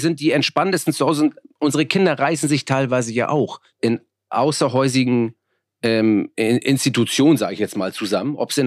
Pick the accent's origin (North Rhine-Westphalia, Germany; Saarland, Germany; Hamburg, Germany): Hamburg, Germany; Ich bin ja selber in Hamburg-Möhrensberg aufgewachsen. Geboren in Bergedorf. Insofern, ich weiß, was sozial schwacher Stadtteil ist. Mein Vater ist Spätaussiedler. Ich bin ja halb polnischer Herkunft.